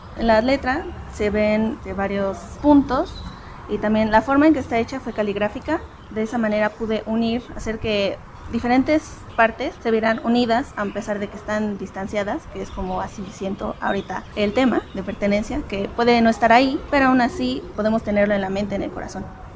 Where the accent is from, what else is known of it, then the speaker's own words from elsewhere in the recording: Tlaxcala, Mexico; es del lugar de donde soy, que es de Tlaxcala